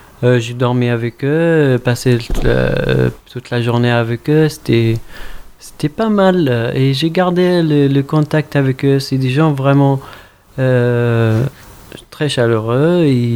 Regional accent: Syria; moved away; C'est pour ça que moi j'ai quitté la Syrie en 2016 parce que l'armée syrienne, ils sont pris Alep et moi j'étais obligé de partir, je ne peux pas rester.

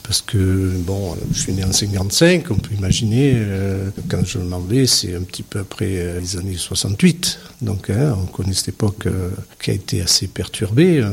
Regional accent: Marseille, Provence-Alpes-Côte d'Azur, France; born there; je suis né à Marseille le 19 juillet 55

